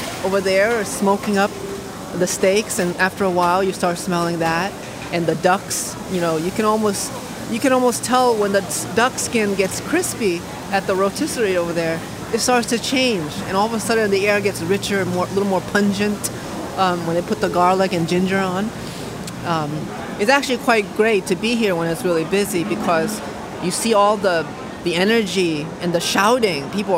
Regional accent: Hartford, Connecticut, United States; I immigrated in 1990. I was 2 years old. And this place reminds me of my childhood, growing up in Hartford, Connecticut, living in a one-room, one-bedroom apartment with 7 of my family members who initially immigrated with me

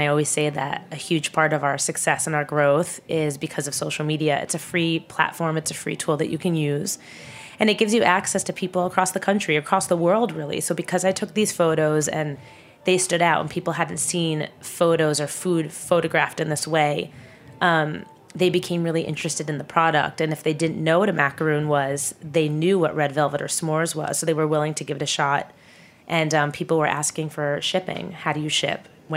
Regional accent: New Jersey, United States; Sure. So I am from New Jersey. I'm not from France, and I'm not going to pretend that I speak French.

